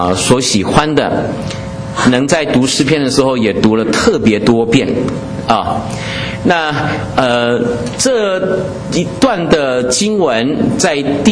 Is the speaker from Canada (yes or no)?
no; Taichung, Taiwan; 小时候在台湾台中的大甲溪支流里面的那个玩水，